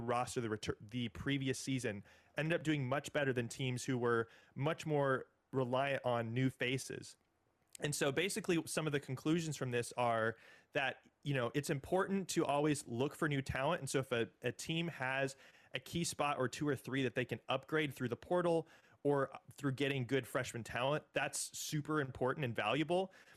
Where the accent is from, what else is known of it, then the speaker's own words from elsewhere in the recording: Indianapolis, Indiana, United States; I grew up in Indianapolis. I was a Butler Bulldogs fan growing up.